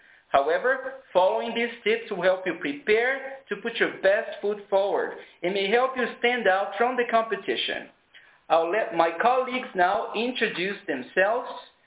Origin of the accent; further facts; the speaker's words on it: Brazil; English is a second language; And I've been at the IAEA since April 2014, and I am from Brazil.